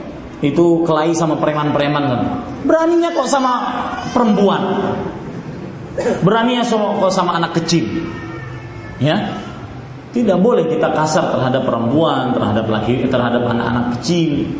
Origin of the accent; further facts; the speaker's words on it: Pamekasan, East Java, Indonesia; Seperti saya dari Pamekasan